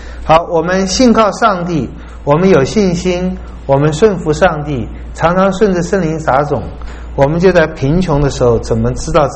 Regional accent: China; 我觉得我们中国人常常就是这样，要不然就乱花钱啊

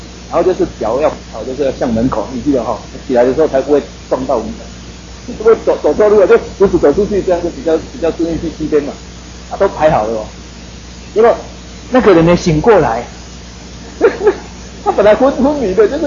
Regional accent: Taiwan; 但是我们知道说有时候我们台湾人会这样子

